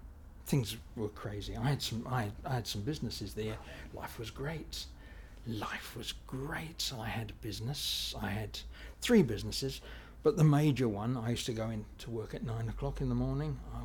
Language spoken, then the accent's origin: English; Portsmouth, South East England, United Kingdom; I'm 68, and I'm from Portsmouth in England.